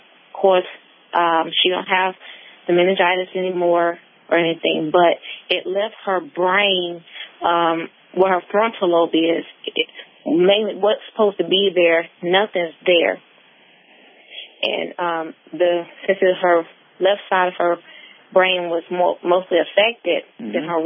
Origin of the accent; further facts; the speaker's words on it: North Carolina, United States; Yes, born and raised in North Carolina.